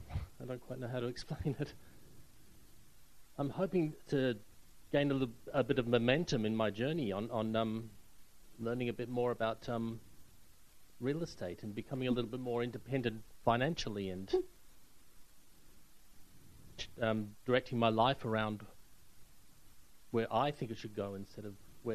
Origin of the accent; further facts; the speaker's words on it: Adelaide, South Australia, Australia; I'm from Adelaide.